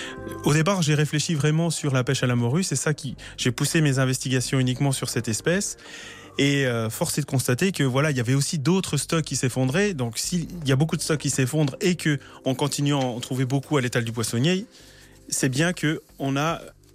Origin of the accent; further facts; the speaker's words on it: St. Pierre & Miquelon; moved away as an adult; now in France; mon patronyme trahit un petit peu mes origines. Je suis né à Saint-Pierre-et-Miquelon.